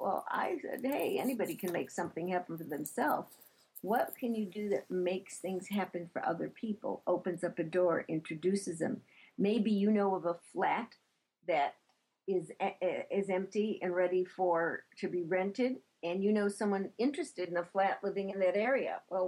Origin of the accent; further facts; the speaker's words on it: Chicago, Illinois, United States; and I'm originally from Chicago, so it has a lot of Chicago attitude